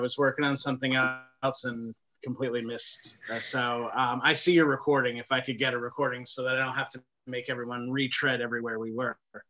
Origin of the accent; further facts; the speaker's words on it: New York, United States; I came from Northern New York